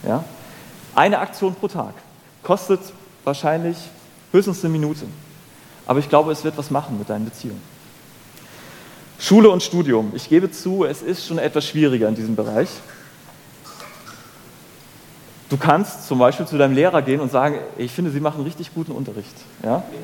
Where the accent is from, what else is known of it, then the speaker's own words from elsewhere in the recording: Northern Germany, Germany; Ich bin Norddeutscher, ich kann sowas eigentlich nicht.